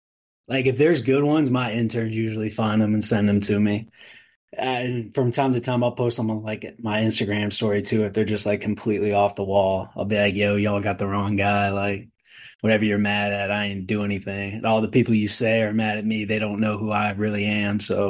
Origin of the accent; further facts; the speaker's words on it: Charleston, West Virginia, United States; I grew up in I feel like I had a pretty normal upbringing, man. Never exposed to anything like that. Charleston's